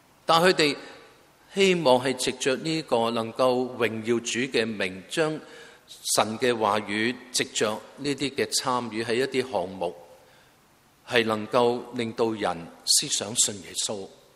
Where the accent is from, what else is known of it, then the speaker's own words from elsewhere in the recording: Kowloon, Hong Kong; 多数在九龙聚会，因为我小时候在这里长大